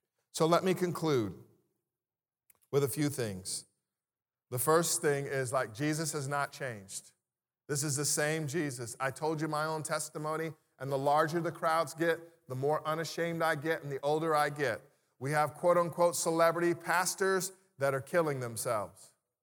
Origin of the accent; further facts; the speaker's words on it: California, United States; now in Baltimore, United States; Because I'm from California. I'm cold. It's freezing out here. 40 degrees is freezing. Christmas in Cali is 65 degrees.